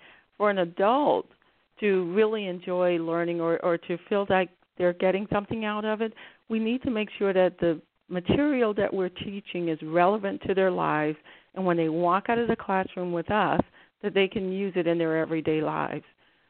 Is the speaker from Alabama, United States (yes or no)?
yes; Birmingham, Alabama, United States; I grew up in Birmingham, Alabama, and my parents migrated from southern Alabama to Birmingham